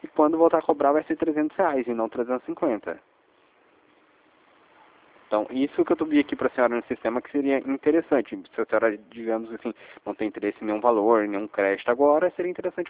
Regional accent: São José dos Campos, São Paulo, Brazil; Eu sou de São José dos Campos

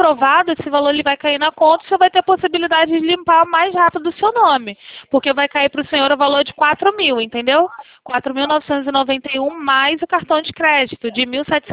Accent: Rio de Janeiro, Brazil; eu sou do Rio.

